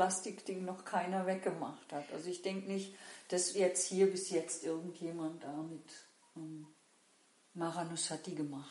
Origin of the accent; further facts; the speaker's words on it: North Rhine-Westphalia, Germany; das sagt man bei uns im Rheinland